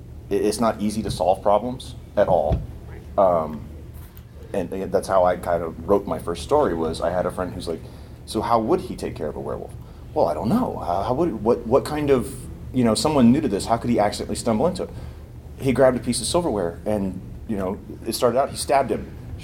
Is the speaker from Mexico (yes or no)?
no; Texas, United States; most people are like, oh, you don't have a New York accent. No, I'm from Texas.